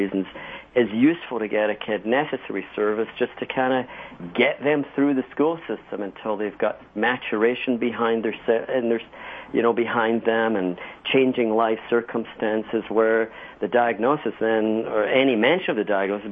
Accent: Scotland, United Kingdom; I was born and raised in Scotland and came through the Scottish education system, which, you know, is far more, at least back in the 60s when I was a kid, far more rigid

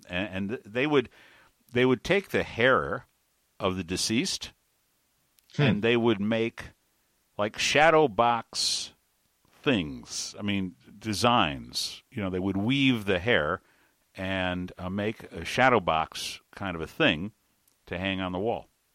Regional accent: Detroit, Michigan, United States; You know, I'm from Detroit.

